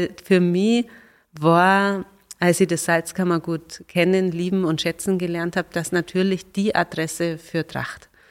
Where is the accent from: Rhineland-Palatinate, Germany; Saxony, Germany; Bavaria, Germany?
Bavaria, Germany; wir sind aus Bayerisch-Schwaben